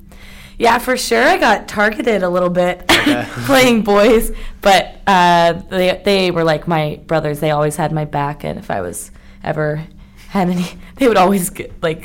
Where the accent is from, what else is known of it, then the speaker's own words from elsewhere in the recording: Alaska, United States; I actually grew up playing, well, I'm from Alaska